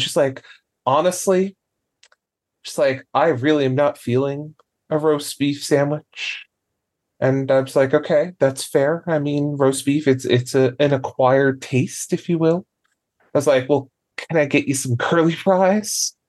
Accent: Newfoundland and Labrador, Canada; Being from Newfoundland, I am a Newfoundlander. I may reside now in the Maritimes, but I will never consider myself a Maritimer.

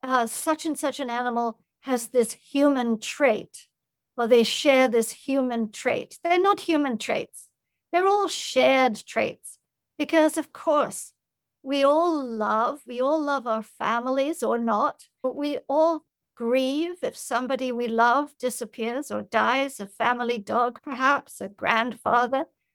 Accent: India; I grew up in India

